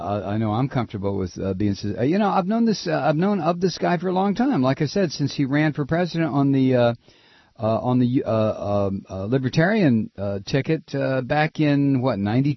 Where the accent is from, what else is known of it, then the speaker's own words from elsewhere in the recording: Toledo, Ohio, United States; I grew up in Toledo, Ohio, which was nothing more than a feeder city. It was a blue-collar city, a feeder city for Detroit.